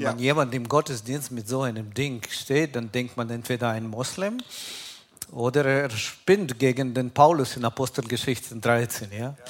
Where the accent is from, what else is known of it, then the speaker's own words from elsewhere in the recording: Kyiv, Ukraine; now in Germany; Ich komme nicht aus Israel. Ich bin in der Ukraine aufgewachsen, ein Land, das heute ständig unter einem Bombardement steht. Und in der Hauptstadt Kiew bin ich aufgewachsen und geboren